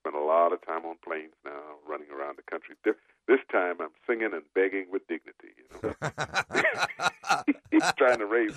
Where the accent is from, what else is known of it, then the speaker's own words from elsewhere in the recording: Montreal, Quebec, Canada; also born or lived in Trinidad; It started in Trinidad, where I was born. I grew up in Montreal, and then in 1972, I hitched a ride, ended up in Huntsville, Alabama.